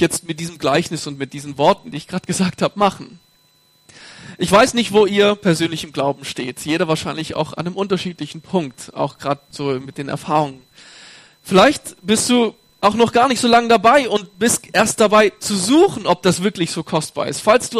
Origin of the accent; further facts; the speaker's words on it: Balingen, Baden-Württemberg, Germany; Ich bin in einer Gemeinde aufgewachsen in Balingen.